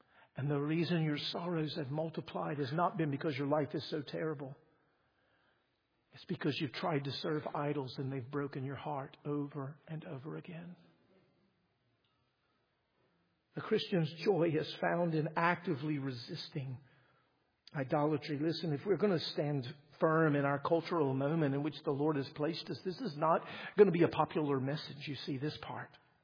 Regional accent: Mississippi, United States; I met someone from Mississippi, and I'm from Mississippi.

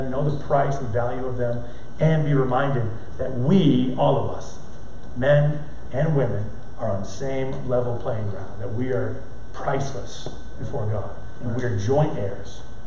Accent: Maine, United States; an incredible soccer player locally in my hometown of Maine.

